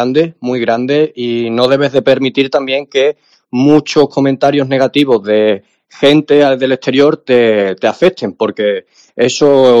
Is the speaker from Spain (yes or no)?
yes; Extremadura, Spain; now in Paris, France; porque es tan grande salir de mi pueblo, que no es gran cosa en el mundo artístico, ¿no? Porque no tiene el reconocimiento que puede tener aquí en París.